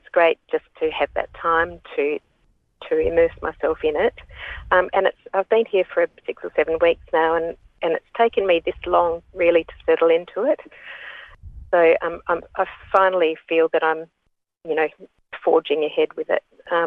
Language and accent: English; Katanning, Western Australia, Australia; now in Albany, Australia; I grew up in Katanning, actually, but every summer was spent in Albany. So it's really nice now to live in my holiday town. And I live now overlooking Middleton Beach